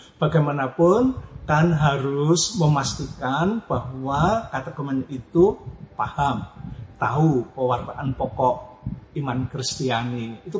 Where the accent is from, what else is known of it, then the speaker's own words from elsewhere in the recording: Yogyakarta, Special Region of Yogyakarta, Indonesia; Kampung saya itu di tepi salah satu sirip Jalan Malioboro di Jogja.